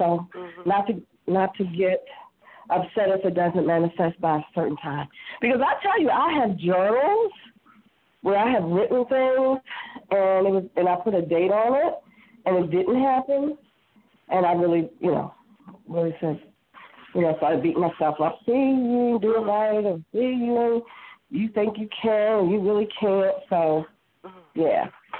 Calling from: Baltimore, Maryland, United States; And I'm from Baltimore

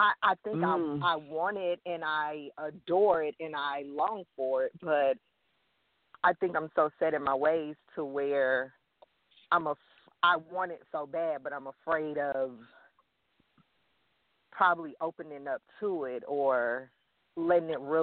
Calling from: Atlanta, Georgia, United States; I'm calling from Atlanta.

